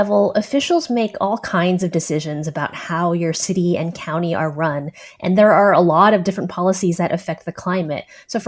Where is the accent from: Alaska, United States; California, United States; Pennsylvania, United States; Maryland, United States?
California, United States; San Francisco; I'm from San Francisco. San Francisco's had composting for a very long time.